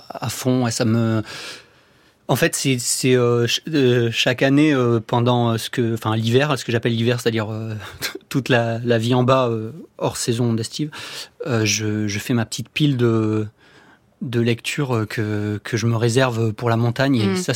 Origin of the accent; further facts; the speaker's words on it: Pyrenees, France; moi, je viens des Pyrénées, mais pas du tout du milieu agricole.